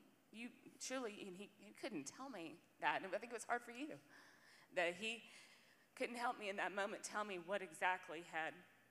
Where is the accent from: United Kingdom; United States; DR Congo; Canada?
United States; New Mexico; I grew up in New Mexico, and I was in a family that believed in God. My parents believed in God.